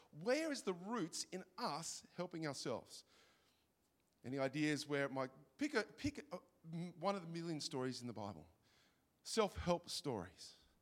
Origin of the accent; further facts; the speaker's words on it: Greystanes, New South Wales, Australia; I drove past the city this morning because I come from Greystanes, the Great West.